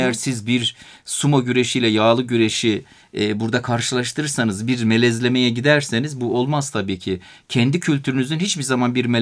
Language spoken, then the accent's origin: Turkish; Black Sea Region, Turkey; Bizim yörelerde, özellikle Amasya Samsun taraflarında peşkir boyu da var.